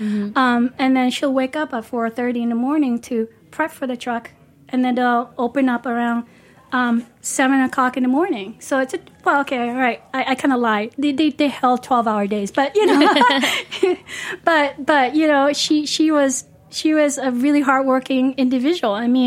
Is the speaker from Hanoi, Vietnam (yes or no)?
no; Hue, Thua Thien Hue, Vietnam; we're from Hue, which is the center of Vietnam.